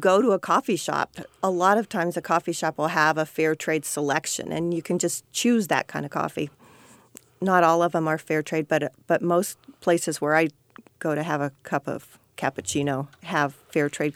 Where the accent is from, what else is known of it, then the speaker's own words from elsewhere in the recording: Kansas, United States; I grew up in Kansas, and I graduated from the University of Kansas.